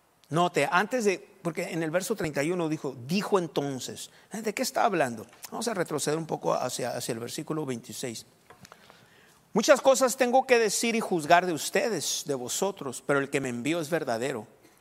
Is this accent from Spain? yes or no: no; Mexico; hablando de nosotros como mexicanos